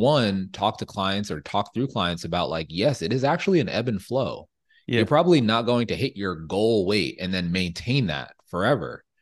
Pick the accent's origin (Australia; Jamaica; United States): Jamaica; I'm Jamaican, so a lot of Jamaican food.